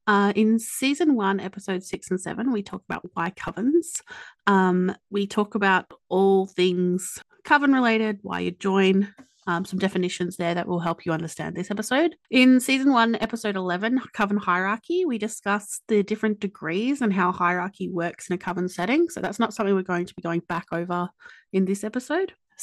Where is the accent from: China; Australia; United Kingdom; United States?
Australia; accent: Australian; I'm going to really try to watch my lazy Australian accent.